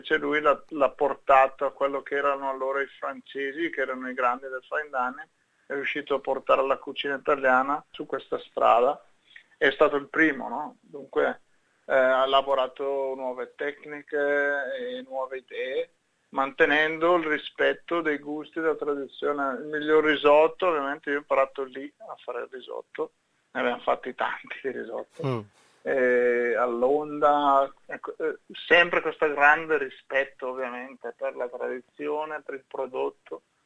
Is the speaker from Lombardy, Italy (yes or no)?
yes; Brescia, Lombardy, Italy; e io sono nato a 20 minuti, sono di Brescia